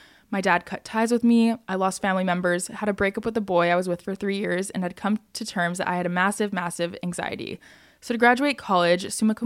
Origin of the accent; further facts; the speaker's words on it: Texas, United States; Kaylee and I grew up outside of Dallas from 5th grade to 8th grade, but sadly in 8th grade I had to move away to live with my dad.